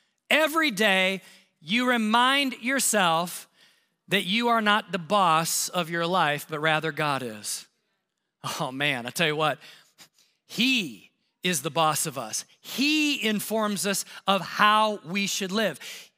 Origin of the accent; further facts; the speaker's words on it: United States; And I'm going to say something that just Americans don't like it, including me, and I'm an American.